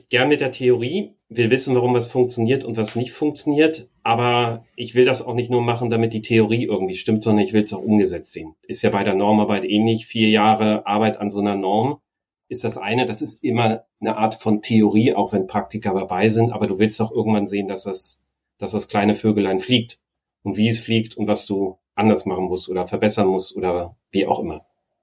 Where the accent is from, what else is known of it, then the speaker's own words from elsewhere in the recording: East Germany, Germany; Nee, ich komme aus Ostdeutschland.